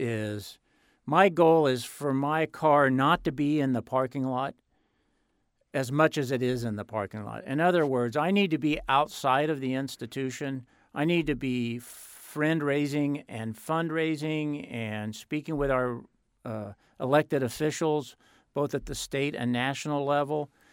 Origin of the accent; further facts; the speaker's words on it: Kansas, United States; now in Ohio, United States; Look, I grew up in Kansas, and the nearest university from where I was, public university, was miles and miles away.